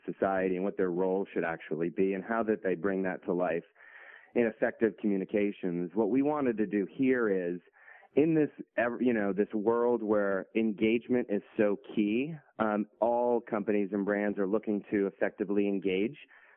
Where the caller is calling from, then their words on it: Boston, Massachusetts, United States; Yeah, I'm calling from Boston, heading out to London on Monday, and then Geneva, and then I'm back in New York City the following week